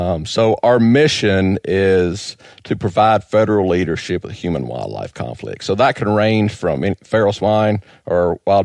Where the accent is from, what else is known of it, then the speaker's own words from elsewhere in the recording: Georgia, United States; I grew up in Georgia hunting hogs. It was fun. It's a cultural thing in the Deep South.